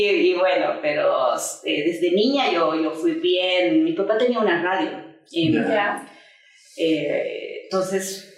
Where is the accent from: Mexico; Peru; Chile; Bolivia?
Bolivia; Villazón, Potosí; yo soy de Villazón, eso es frontera.